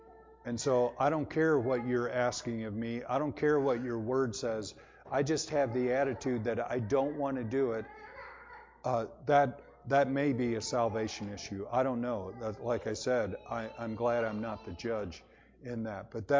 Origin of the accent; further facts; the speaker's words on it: Michigan, United States; When I was a young man, like 16, 17 years old, I don't know if there's anyone around here. I grew up in Michigan.